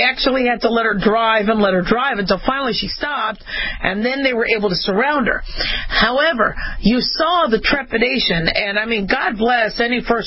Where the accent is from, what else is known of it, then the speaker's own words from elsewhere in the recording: Los Angeles, California, United States; born there; I was born in Cedars of Lebanon, which is now called Cedars of Sinai. So I was born there, but I remember living off of the DeSoto exit.